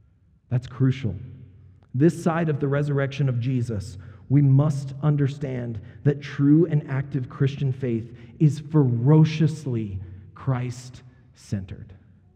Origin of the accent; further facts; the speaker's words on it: Boulder, Colorado, United States; I grew up in Boulder, so I know all about that, People's Republic of Boulder.